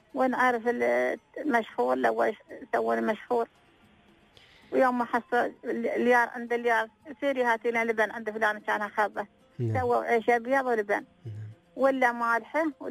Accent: Dubai, United Arab Emirates; أنا الأصل من دبي.

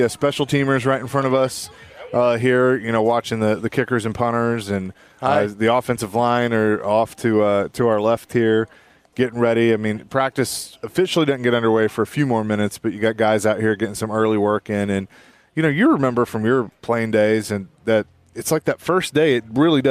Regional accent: Bellevue, United States; growing up in Bellevue, that my doctor's office was actually where the first facility was

